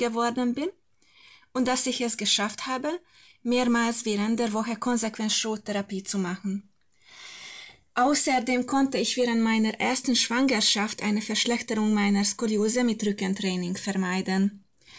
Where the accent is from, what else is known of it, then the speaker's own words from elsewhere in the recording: Hungary; moved away as an adult; now in Bavaria, Germany; geboren im Jahr 92 und gerade 32 Jahre alt. Ich komme ursprünglich aus Ungarn, wohne aber seit mehr als 10 Jahren in Deutschland, aktuell in Bayern.